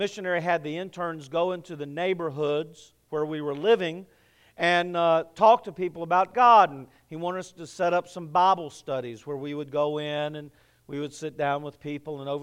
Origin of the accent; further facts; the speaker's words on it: the South, United States; since I was from the South, that I needed some lessons on interracial interaction